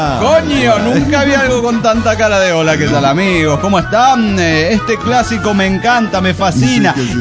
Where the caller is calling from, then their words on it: Córdoba, Argentina; de Córdoba, Argentina.